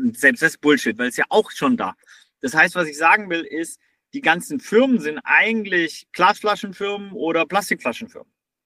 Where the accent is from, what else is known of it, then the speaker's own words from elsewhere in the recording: Baden-Württemberg, Germany; auch wenn Benny und ich und ein paar andere noch Schwaben sind und dort aufgewachsen sind, eher im Bildungsbürgertum.